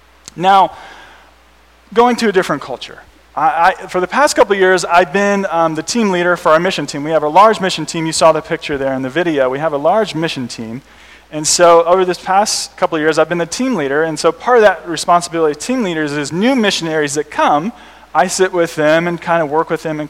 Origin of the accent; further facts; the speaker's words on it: Ohio, United States; I'm a lab guy by training. I'm from Ohio, and I oversee the laboratory